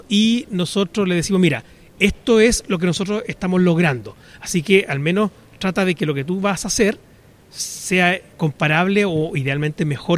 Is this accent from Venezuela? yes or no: no; Buenos Aires, Argentina; yo soy porteño de toda la vida.